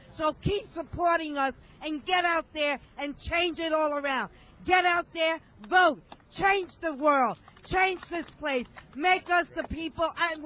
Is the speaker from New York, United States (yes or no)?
yes; Harlem, New York, United States; yes, I am with Community Voices Heard, and yes, I am from Harlem